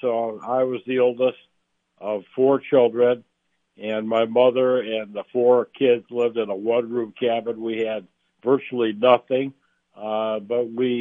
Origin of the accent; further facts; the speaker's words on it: Skidway Lake, Michigan, United States; It was a consolidated school district of three towns, Whittemore, Prescott, and Skidway Lake. I was from Skidway Lake.